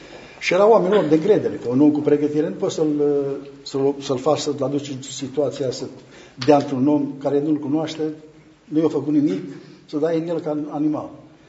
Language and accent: Romanian; Transylvania, Romania; eu sunt ardelean